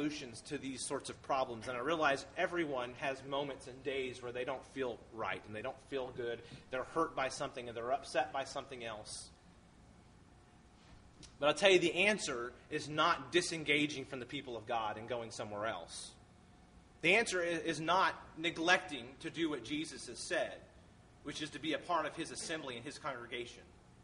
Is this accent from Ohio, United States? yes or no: no; Vermont, United States; Now, this happens, from my experience at least. I grew up in Vermont.